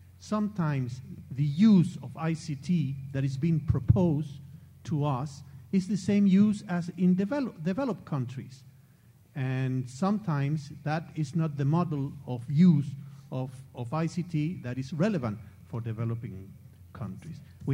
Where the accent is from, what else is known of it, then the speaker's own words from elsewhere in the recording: Cuba; from Cuba.